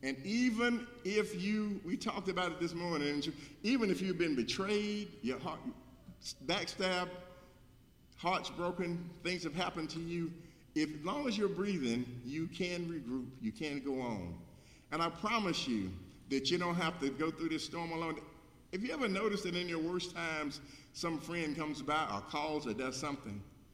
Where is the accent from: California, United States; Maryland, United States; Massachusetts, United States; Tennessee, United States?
Tennessee, United States; Savannah; it's 30-something miles from Corinth to Savannah, my hometown.